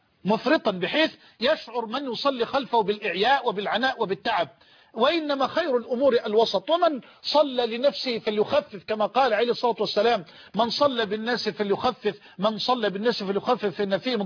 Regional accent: Egypt; وأسأل الله أن يجعل بلدنا مصر دائما أبدا أمنا أمانا سخاء رخاء،

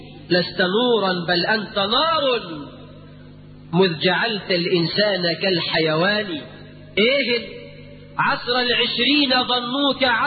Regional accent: Egypt

